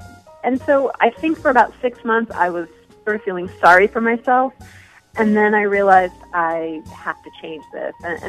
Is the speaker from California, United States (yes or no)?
yes; California, United States; I grew up in Southern California, and sunshine is really vital to my mental health.